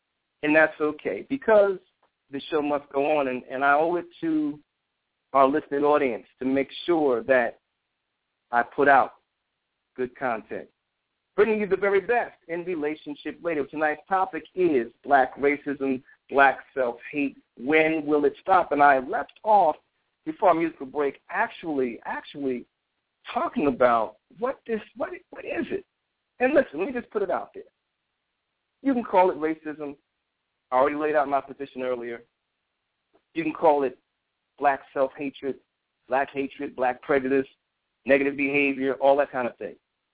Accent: New Jersey, United States; New Jersey, moved out to Piscataway, we moved to Westfield, we moved to Highland Park, et cetera. I'm from Jersey.

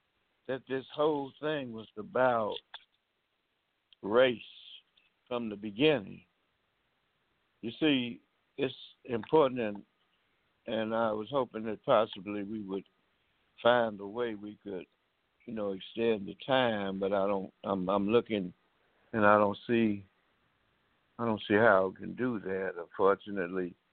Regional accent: Alabama, United States; when I was a boy growing up in Alabama

